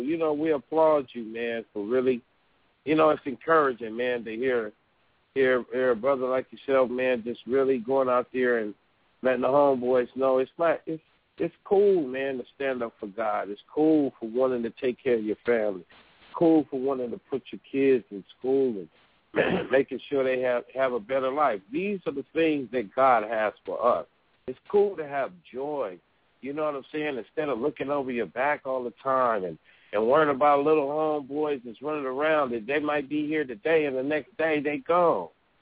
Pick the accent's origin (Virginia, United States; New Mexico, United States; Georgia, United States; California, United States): California, United States; Pomona; I come from Pomona, California. I come from the west side of Pomona.